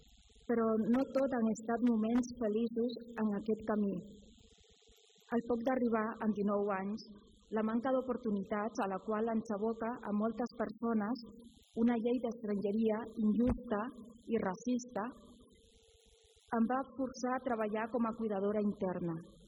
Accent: Honduras; now in Barcelona, Spain; La meva infantesa a Hondures no va ser fàcil.

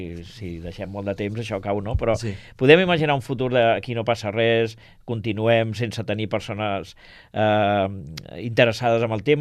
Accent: Sabadell, Catalonia, Spain; som de Sabadell

